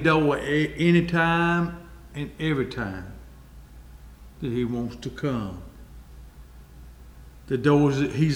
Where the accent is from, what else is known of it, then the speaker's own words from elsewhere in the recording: United States; born there; I'm thankful that I was born here in the United States of America.